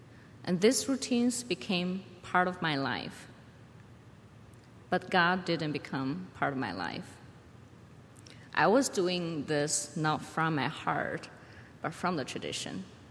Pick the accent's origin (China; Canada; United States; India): China; I was born and raised in China. When I was about 12 years old, my mom first became a Christian, and I started to follow her to the church.